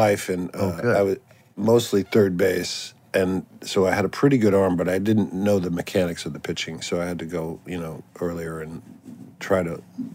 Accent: Manhattan, New York, United States; I didn't play. I grew up in Manhattan. So we didn't have a lot of baseball fields.

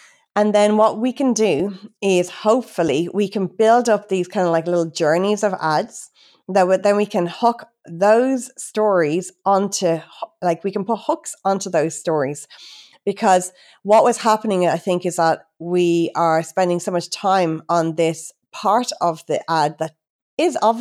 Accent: Ireland; accent: Irish; now in Australia; And I'm obviously Irish, which we haven't even talked about, because people are probably thinking, you're in Australia, but you sound Irish. So yeah, I came over from Ireland nearly 20 years ago.

